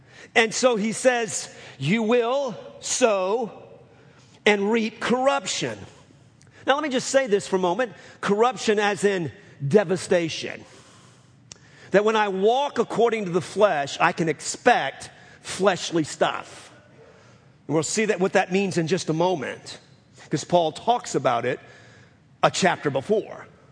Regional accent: New Orleans, Louisiana, United States; If you're new to us, I'm from New Orleans, and I love okra.

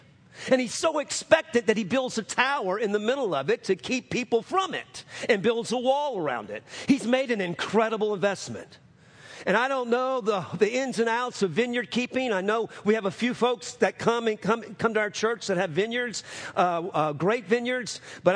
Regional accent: New Orleans, Louisiana, United States; I know I'm from New Orleans, and I didn't know a whole lot of farmers until I came out here, or ranchers

